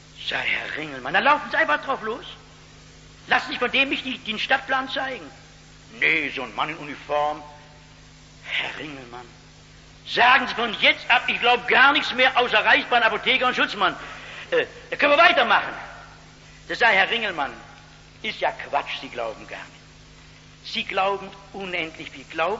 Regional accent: North Rhine-Westphalia, Germany; Es sagte mir gestern jemand, ich hätte eine abscheuliche Aussprache, das ist richtig, nicht? Ich komme aus dem Ruhrgebiet.

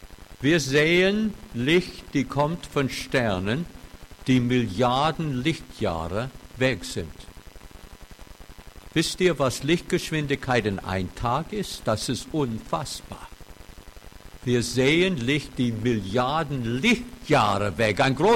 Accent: Baden-Württemberg, Germany; Na, Sie merken alle, dass ich ein schwäbischer Pfarrer bin, oder? Von meiner Aussprache. Zwar lebe ich lang in Bayern, aber ich bin ein Schwabe, ja?

